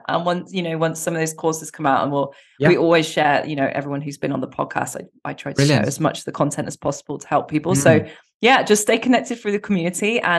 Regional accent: United Kingdom; and being British, it's nice to have a soft tone

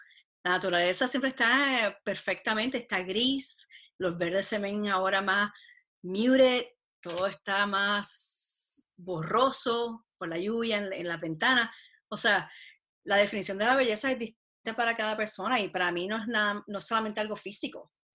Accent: Puerto Rico; yo me crié en Puerto Rico, estudié en la escuela católica toda mi vida, me crié católica

